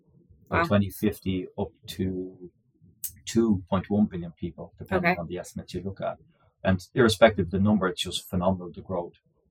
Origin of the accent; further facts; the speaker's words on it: Ireland; also born or lived in Australia; I spent most of my time in Europe. Obviously, I'm Irish by origin.